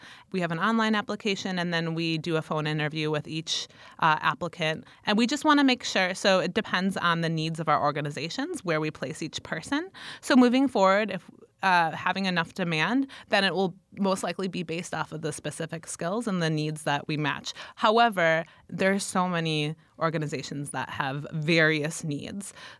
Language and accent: English; Waukesha, Wisconsin, United States; So I'm from the Waukesha area.